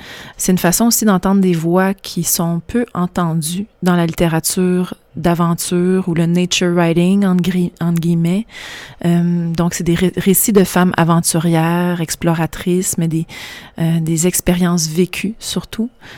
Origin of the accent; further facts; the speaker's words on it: Montreal, Quebec, Canada; born there; je suis née à Montréal, mais toutes les fins de semaine, on partait à la campagne. On avait un chalet au bord d'un lac.